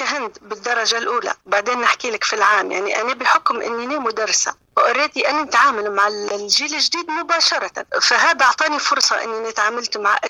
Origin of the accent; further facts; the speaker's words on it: Tripoli, Tripoli District, Libya; على اعتبار ان طرابلس فيها انا طبعا بنت طرابلس ومدينتي ومنطقتي ونعرف نتحرك فيها اكثر